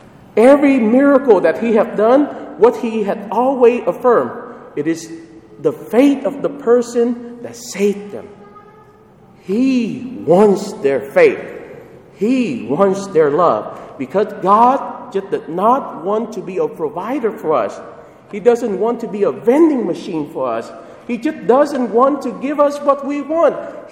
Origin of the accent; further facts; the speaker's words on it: Vietnam; I'm not Chinese. I'm Vietnamese.